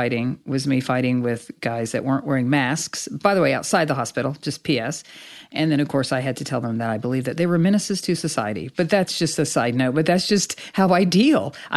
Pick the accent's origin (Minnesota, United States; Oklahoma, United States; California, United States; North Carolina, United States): Oklahoma, United States; You know, it's that thing that I remember growing up in Oklahoma when somebody would talk about it